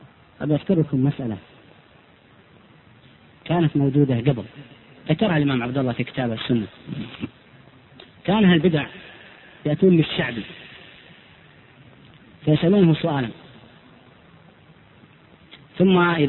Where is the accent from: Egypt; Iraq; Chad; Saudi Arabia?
Saudi Arabia; قبل من عندنا بالسعودية